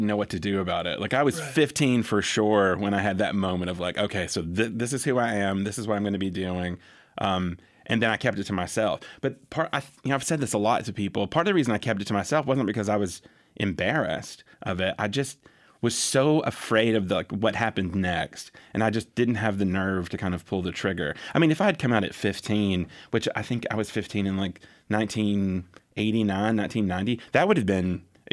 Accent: Anniston, Alabama, United States; Well, I grew up in Anniston, Alabama, which is, for the most part, it was a military town. And we had a pretty large military base there, Fort McClellan.

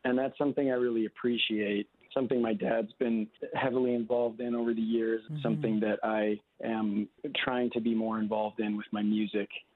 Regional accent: Kalispell, Montana, United States; Born and raised in Kalispell.

